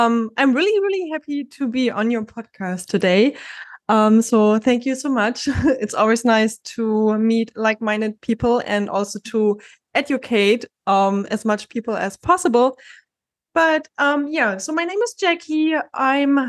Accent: Germany; English is a second language; now in Miami, United States; I studied fitness and wellness management back in Germany. I'm originally from Germany. I live in Miami.

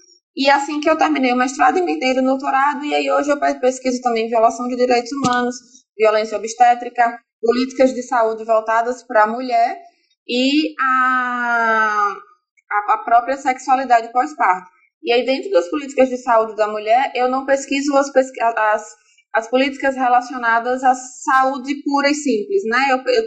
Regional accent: Aracaju, Sergipe, Brazil; Eu sou de Aracaju

